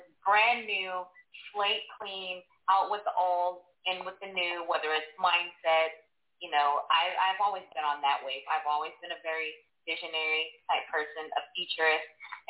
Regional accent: Compton, California, United States; born or raised there

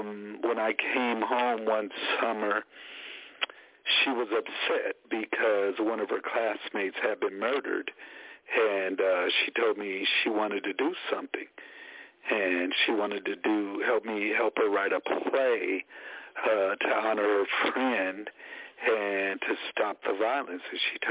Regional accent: Oakland, California, United States; I'm from Oakland, California. I grew up as a small child in the 60s and the 70s at the height of the Black Consciousness Movement.

